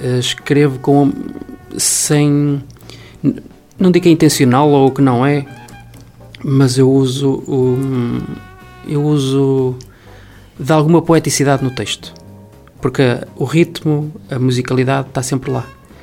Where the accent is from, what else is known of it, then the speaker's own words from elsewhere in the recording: Penafiel, Norte, Portugal; eu sou de Penafiel, eu adoro Penafiel, mas Penafiel para mim tem um senão. É que falta-lhe rio.